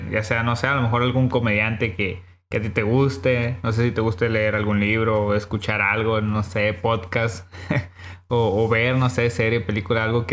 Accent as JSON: {"language": "Spanish", "town": "Ciudad Obregón", "region": "Sonora", "country": "Mexico", "said": "Yo soy de Obregón"}